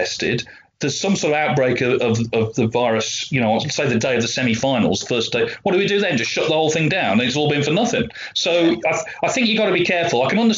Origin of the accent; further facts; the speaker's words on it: South West England, United Kingdom; I grew up in Cornwall